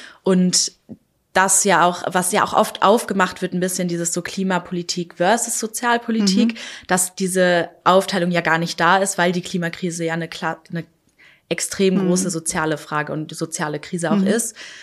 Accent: Pankow, Berlin, Germany; ich bin in Pankow aufgewachsen. Pankow ist wahnsinnig progressive, weiße, akademische, liberale Öko-Viertel.

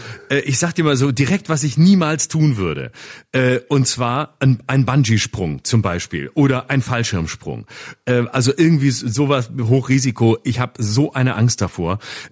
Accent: Baden-Württemberg, Germany; wir waren ganz oft im Europapark in Rust, weil er ja nicht so weit von meinem Heimatort weg

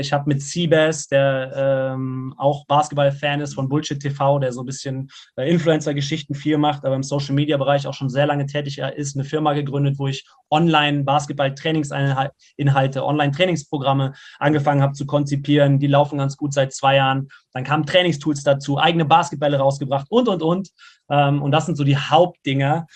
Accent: Siegen, North Rhine-Westphalia, Germany; von Siegen, wo ich herkomme, nach Hagen gefahren bin

